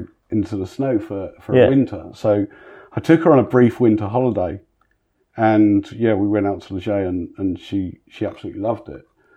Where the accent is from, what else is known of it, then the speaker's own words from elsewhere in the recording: London, United Kingdom; we were growing up in South London, and half of my dad's side of the family lived in Switzerland.